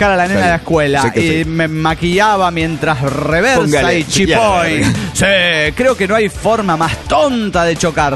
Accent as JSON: {"language": "Spanish", "country": "Peru", "tie": "born or raised there", "said": "porque yo vivía en Perú, recuerdo, soy nativa de allá."}